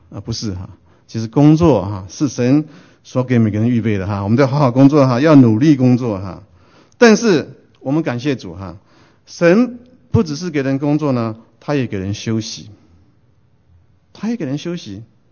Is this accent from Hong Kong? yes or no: no; Taiwan; 我记得小时候在台湾哈